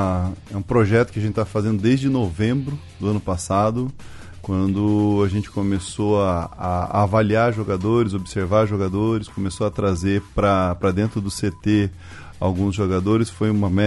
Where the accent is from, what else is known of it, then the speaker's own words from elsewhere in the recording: Curitiba, Paraná, Brazil; also born or lived in Cascavel; Nascido aqui em Cascavel, com 10 anos eu fui para Curitiba, fiz a minha vida lá, né?